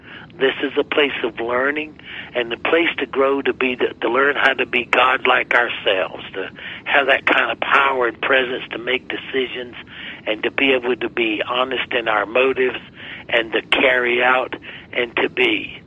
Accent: South Carolina, United States; I come from South Carolina and everybody goes to hell in South Carolina.

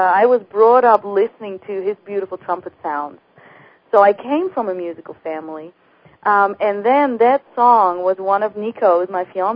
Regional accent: Netherlands; born there; English is a second language; the listeners are probably wondering where my accent is from. And I was born in the Netherlands

